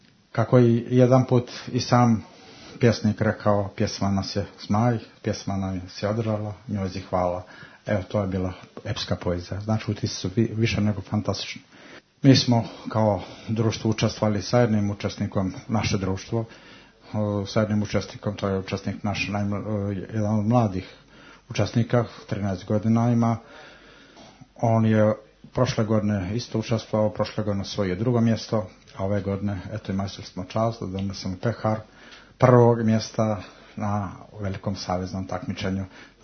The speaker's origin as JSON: {"language": "Serbian", "region": "Kolašin Municipality", "country": "Montenegro"}